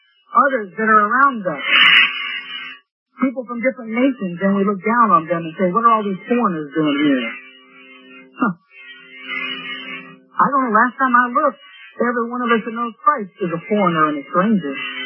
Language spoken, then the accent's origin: English; Midwest, United States; thank God I'm not a Yankee, you know? I'm a Midwesterner.